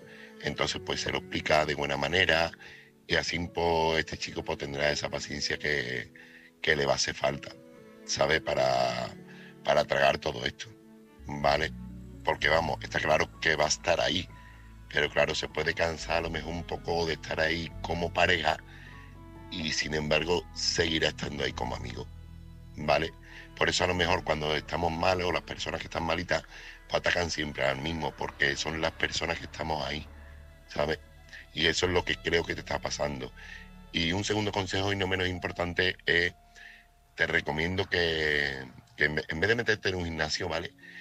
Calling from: Seville, Andalusia, Spain; corresponsal de Sevilla.

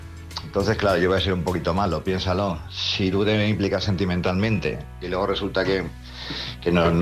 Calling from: Palma, Balearic Islands, Spain; de Palma, Mallorca.

